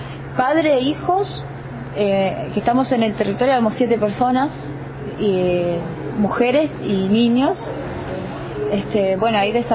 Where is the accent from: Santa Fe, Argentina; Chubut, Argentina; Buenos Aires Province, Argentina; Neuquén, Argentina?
Chubut, Argentina; El Maitén; yo vengo de Chubut, allá al noroeste de Chubut, se llama un pueblito, el Maitén, un pueblito muy chiquitito. Yo vengo de una comunidad mapuche autónoma, vivimos al pie del Cerro León, más llamado Cerro Azul.